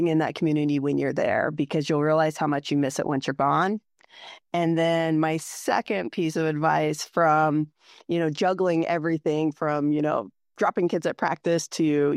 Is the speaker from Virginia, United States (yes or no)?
no; Fort Klamath, Oregon, United States; Well, born and raised in Fort Klamath, attended a school in Chiloquin, graduated there.